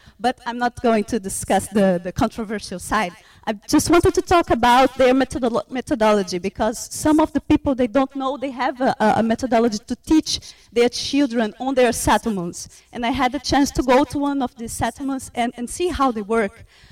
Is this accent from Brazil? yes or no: yes; Brazil; English is a second language; I'm from Brazil, from the Federal University of Santa Maria